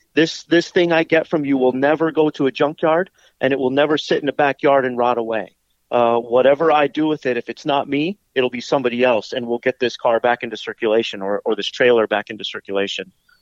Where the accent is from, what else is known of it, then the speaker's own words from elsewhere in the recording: Los Angeles, California, United States; I grew up in Los Angeles, and so I branded it as the LA County Jail bus.